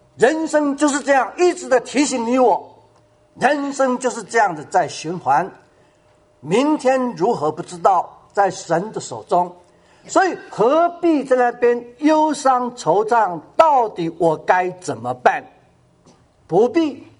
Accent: China; 我不晓得在我们大陆人走了会不会像台湾那样热闹

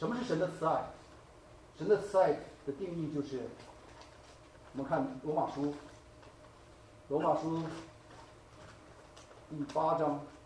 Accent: China; 我们中国人很喜欢讲小福

